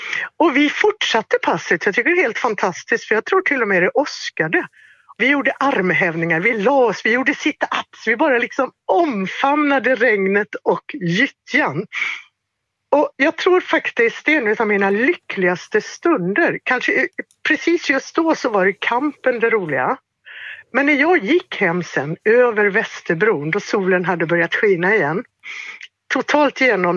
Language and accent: Swedish; Tidaholm, Västra Götaland County, Sweden